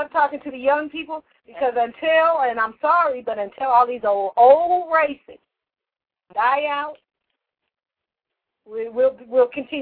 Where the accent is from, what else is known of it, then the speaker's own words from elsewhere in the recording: United States; I look at our country now and I'm ashamed of being an American.